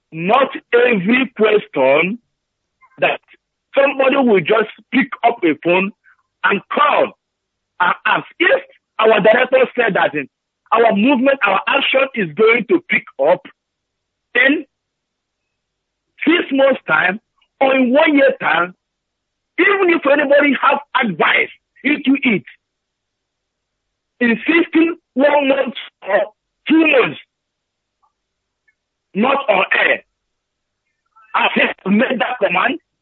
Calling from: Madrid, Community of Madrid, Spain; I'm calling from Madrid.

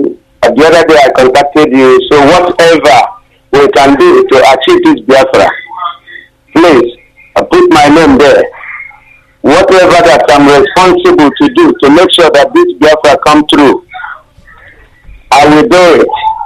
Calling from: London, United Kingdom; I'm calling from London here.

